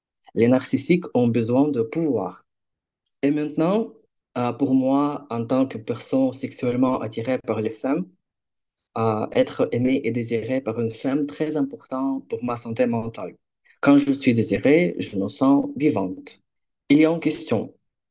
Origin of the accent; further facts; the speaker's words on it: Ukraine; now in Bordeaux, France; je suis ukrainienne, j'ai 22 ans, j'habite à Bordeaux